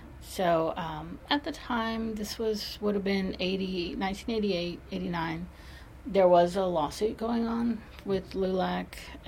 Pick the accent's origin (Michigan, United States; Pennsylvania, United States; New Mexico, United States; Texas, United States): Texas, United States; Corpus Christi; So I am from Corpus Christi. This is my hometown.